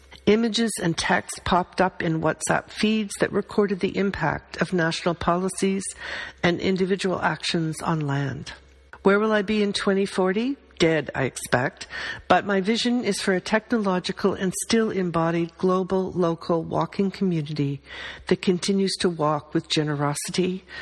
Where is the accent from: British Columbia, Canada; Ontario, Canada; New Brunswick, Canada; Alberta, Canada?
Ontario, Canada; Bloomfield; from Bloomfield, Ontario, Canada.